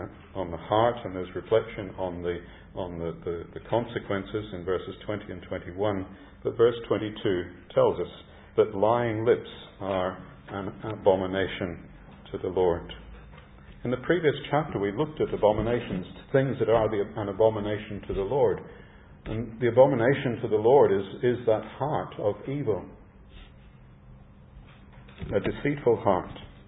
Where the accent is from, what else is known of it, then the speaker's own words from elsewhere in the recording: Tasmania, Australia; I had the privilege of growing up in Tasmania, and there are Tasmanian highlands